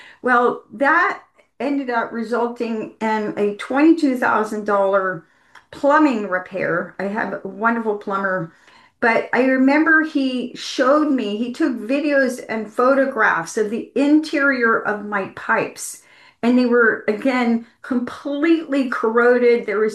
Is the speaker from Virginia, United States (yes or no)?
no; Savannah, Georgia, United States; And I grew up in Savannah, Georgia. Savannah is pretty much totally flat.